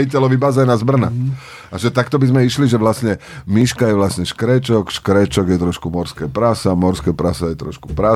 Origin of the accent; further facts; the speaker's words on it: Bánovce nad Ondavou, Košice Region, Slovakia; ja som z Bánoviec, nad Ondavou, nie Bebravou.